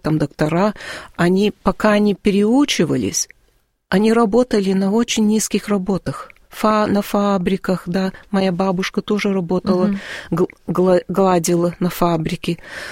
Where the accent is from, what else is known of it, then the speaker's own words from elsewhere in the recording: New York, United States; мы росли в Куинс, в Нью-Йорке, это часть Нью-Йорка